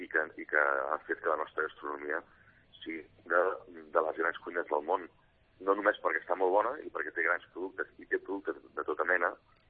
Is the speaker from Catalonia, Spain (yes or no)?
yes; Manresa, Catalonia, Spain; Doncs imagina't, jo sóc manresà